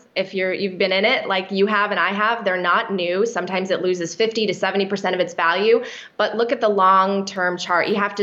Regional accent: Poland; now in United States; It's the reason my parents came here from a communist country. I'm from Poland. My family came here for the American dream

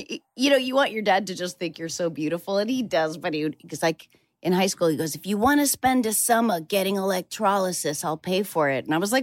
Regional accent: New Hampshire, United States; You know, I was growing up in New Hampshire. Really, I didn't know Jews.

